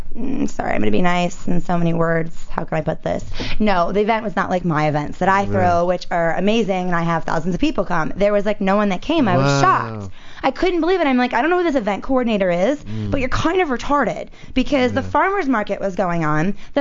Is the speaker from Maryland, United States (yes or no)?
yes; Maryland, United States; It's kind of like in Maryland, too. Like, I grew up in Maryland.